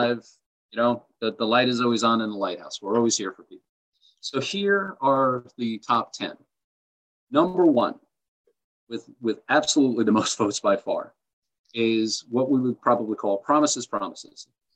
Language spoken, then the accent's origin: English; Ireland; I'm an Irishman, so you're going to get long-winded here.